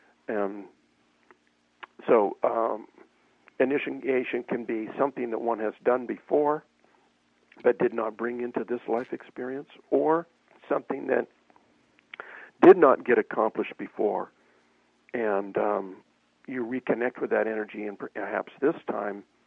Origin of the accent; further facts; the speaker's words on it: Las Vegas, Nevada, United States; born there; now in Santa Cruz, United States; Well, I was born in Las Vegas.